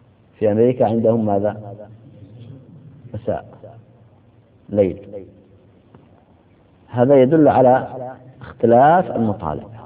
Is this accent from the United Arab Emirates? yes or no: yes; United Arab Emirates; وقلت لكم متى تشرق الشمس عندنا في الإمارات،